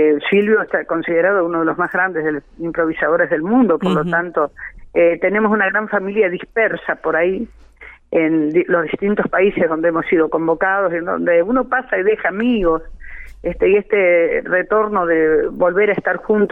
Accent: Sarandí, Buenos Aires Province, Argentina; now in Mar del Plata, Argentina; en esta ciudad en la que resido hace 43 años, pero yo soy de Barracas al Sur. Nací en Sarandí, partido de Avellaneda

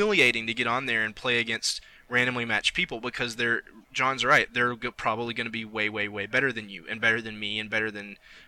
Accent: Alabama, United States; I'm from Alabama, okay?

